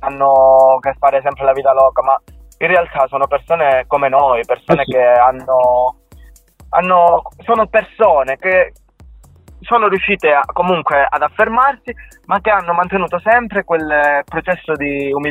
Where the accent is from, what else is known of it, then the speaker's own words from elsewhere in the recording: Calabria, Italy; parla di un argomento veramente forte del mio paese, della Calabria